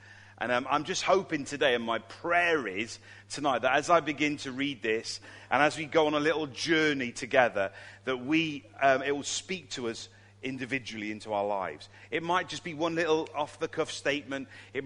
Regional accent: Colchester, East of England, United Kingdom; born there; also born or lived in Germany / Nuneaton; I was born in Colchester. Anybody been to Essex? Colchester in Essex?

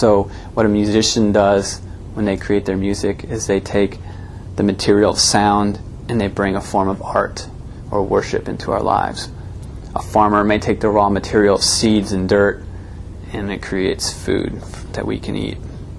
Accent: Illinois, United States; I grew up in Illinois, 10 hours away from where he lives in Nebraska.

